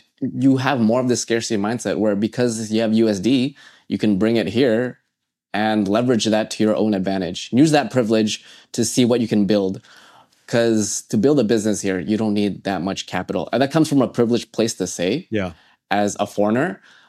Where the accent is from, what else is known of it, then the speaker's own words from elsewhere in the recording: Canada; And that's what I'm realizing now as growing up in Canada. I will never be accepted as, you know, 100% Canadian.